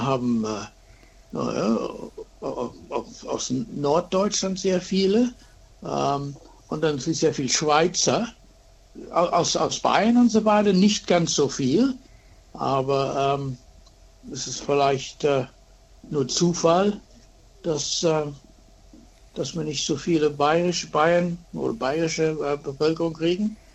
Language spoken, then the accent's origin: German; Adelaide, South Australia, Australia; German is a second language; Aus Adelaide, ja. Ich bin in Adelaide geboren. Mein Vater war Deutscher und meine Mutter ist Russe. Aber meine Mutter ist in Deutschland geboren worden. Aber mein Großvater war Russe.